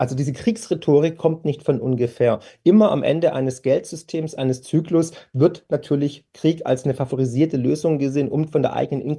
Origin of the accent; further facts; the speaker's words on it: Waiblingen, Baden-Württemberg, Germany; Stihl kommt aus meiner Heimat, hier aus Waiblingen